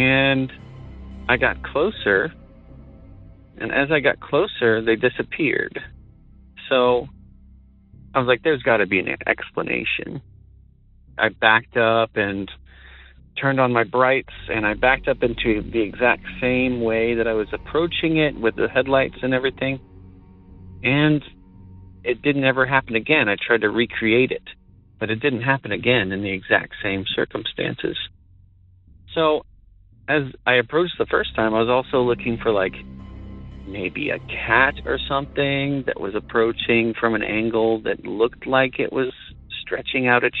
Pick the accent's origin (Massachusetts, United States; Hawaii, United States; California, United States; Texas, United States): Texas, United States; Hi, Derek. … I'm from Texas.